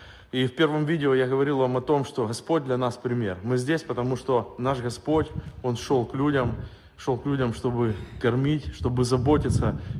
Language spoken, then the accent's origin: English; Zaporizhzhia, Zaporizhzhia Oblast, Ukraine; I'm a pastor from Zaporizhia. Now we are from Huleypole. This is the Zaporizhia region.